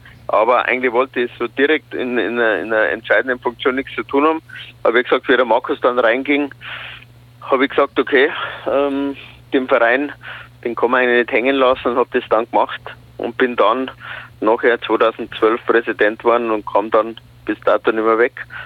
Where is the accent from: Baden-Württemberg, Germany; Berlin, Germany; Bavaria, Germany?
Bavaria, Germany; Holzkirchen; meine Heimat ist Holzkirchen, das ist 30 Kilometer südlich von München.